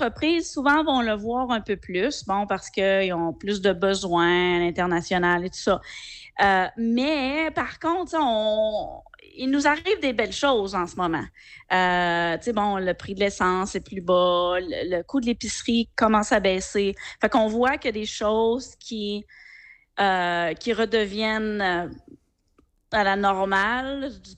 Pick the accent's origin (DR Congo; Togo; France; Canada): Canada; Quebec; je suis née ici. Là, j'ai juste un problème, problème quand je parle. Mais on revient toujours à me poser ces questions-là. Puis quand je dis que je viens du Québec